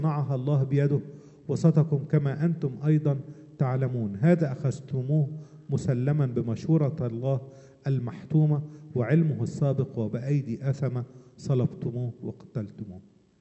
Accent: Egypt; زي ما بنقول عندنا في مصر حلو لسان

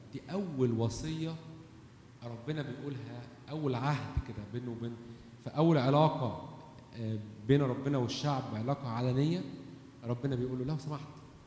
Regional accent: Egypt; اللي هو اجدادنا يعني كمصريين طبعا كان في فرعون كان بيعبدوا اوثان وكده.

